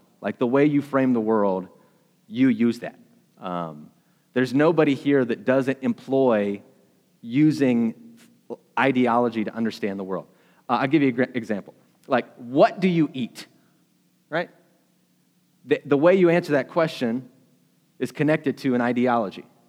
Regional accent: Appalachia, United States; So I'm from Appalachia too, so I felt like it resonated.

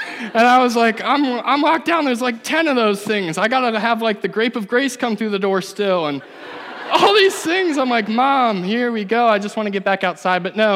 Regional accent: Ashland, United States; But anyway, I'm from Ashland originally. I grew up around here

